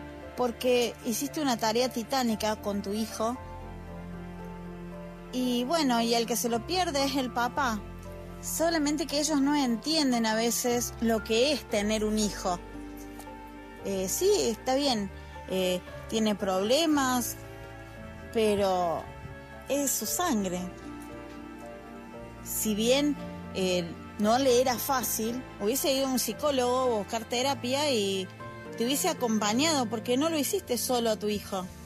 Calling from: Argentina; desde Argentina

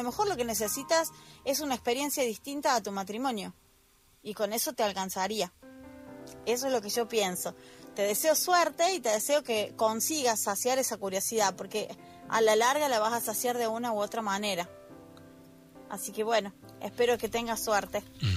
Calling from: Argentina; desde Argentina

